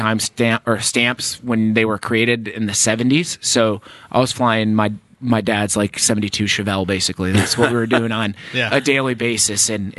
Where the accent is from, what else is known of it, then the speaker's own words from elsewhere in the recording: Grand Rapids, Michigan, United States; because my personality, I can't tie back to Grand Rapids, Michigan. Maybe a little bit of my obviously my accent, but the different things that I've upbringing have kind of been combined and woven with all these cultures